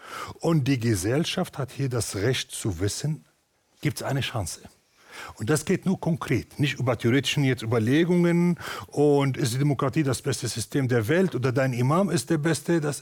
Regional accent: Damascus, Damascus Governorate, Syria; Wie ich aufgewachsen bin in Damaskus

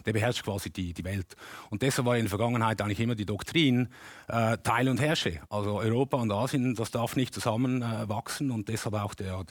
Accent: Switzerland; Und ich bin ein Schweizer. Also das heißt, ich bin natürlich aufgewachsen in ein geistiges Kind der Schweiz.

